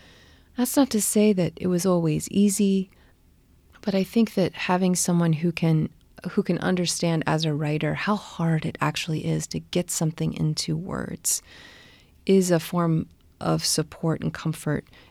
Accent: Atlanta, Georgia, United States; When I was growing up, I grew up in Atlanta, outside of Atlanta, Georgia, and I had family in Tennessee.

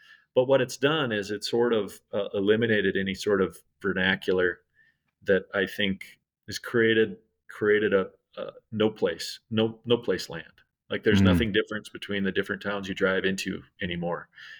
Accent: Aberdeen, South Dakota, United States; You know, I think up in my neck of the woods growing up in Aberdeen

